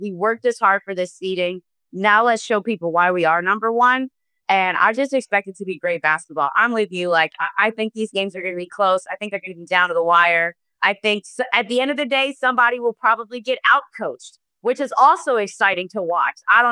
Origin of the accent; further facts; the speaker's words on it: New Jersey, United States; And I'm from South Jersey